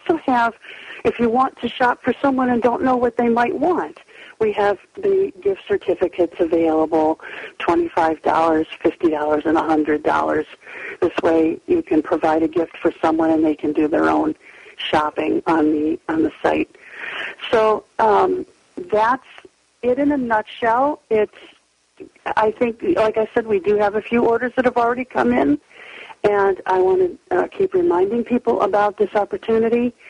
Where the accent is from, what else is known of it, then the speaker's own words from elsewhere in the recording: Cleveland, Ohio, United States; Yes, I am originally from Cleveland